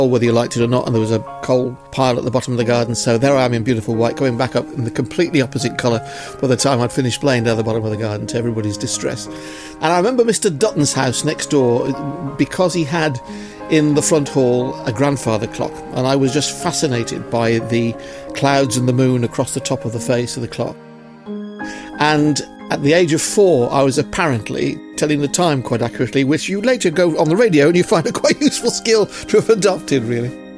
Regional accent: Birmingham, West Midlands, United Kingdom; Growing up in Birmingham, where I was born

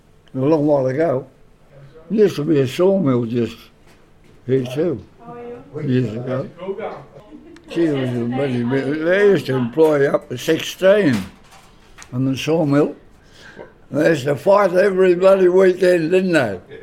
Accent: Gundagai, New South Wales, Australia; Gundagai. You know, down south.

